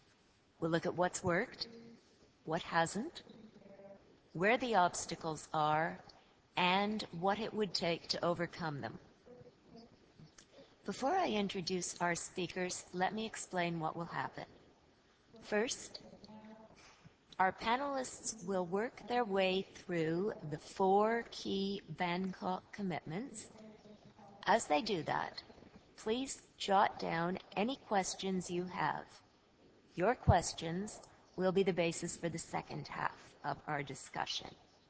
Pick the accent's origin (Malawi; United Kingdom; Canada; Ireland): Canada; let me do that as a Canadian and a resident of Toronto